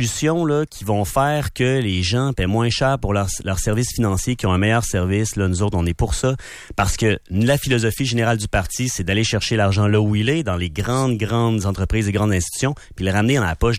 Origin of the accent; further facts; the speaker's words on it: Quebec City, Quebec, Canada; Mon père est italien. Ma mère vient de Shawinigan. Moi, j'ai grandi à Québec, à Sainte-Foy. J'ai étudié un peu à Lévis au cégep. Après ça, je suis revenu sur la rive nord. J'habite le centre-ville depuis longtemps. Là, j'habite Limoilou.